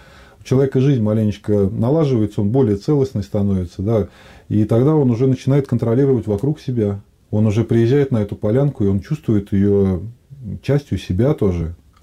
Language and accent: Russian; Tver Oblast, Russia; Я родился в Тверской области и вырос здесь. И за последние там 8-10 лет я объездил все уголки.